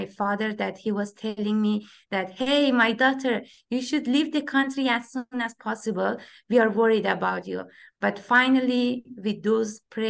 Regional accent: Afghanistan; I'm from Afghanistan, and my journey started when my country collapsed by the Taliban in 2021, in August 2021.

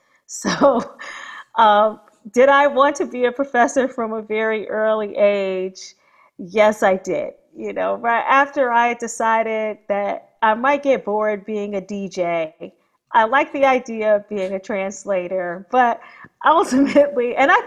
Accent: Gary, Indiana, United States; now in Washington, United States; So I grew up in Gary, Indiana, which is also my father's hometown. My mother grew up in Washington, D.C. So we have lineage from Washington, D.C. as well, which is where I'm currently based.

